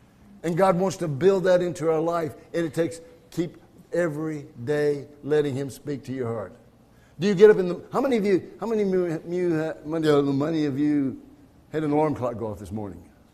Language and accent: English; Houston, Texas, United States; I'm from Houston, Texas. We talk different than everybody, so you're okay.